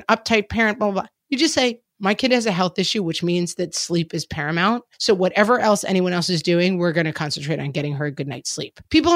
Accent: Texas, United States; I grew up in Texas and toy guns, part of our lives.

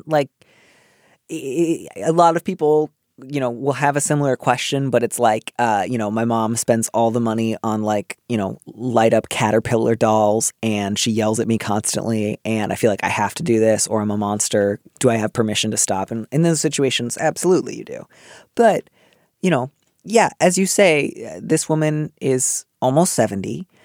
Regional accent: Midwest, United States; And that's what I associate with WASPiness. I don't know. I grew up in the Midwest.

